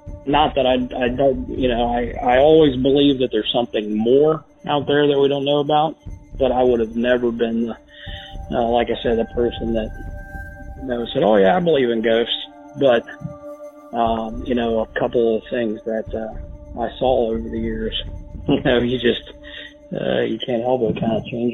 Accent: United States; And I grew up in Claremont County.

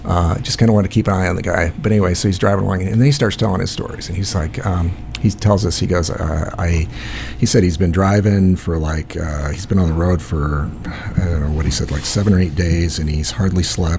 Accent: Iowa, United States; we're from Iowa. He's from Utah.

